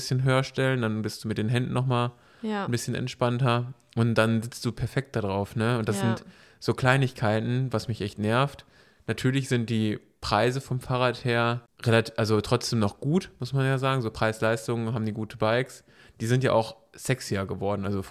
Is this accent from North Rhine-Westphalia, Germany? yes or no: yes; Bocholt, North Rhine-Westphalia, Germany; ich komme ja auch da aus der Ecke, ne, von Bocholt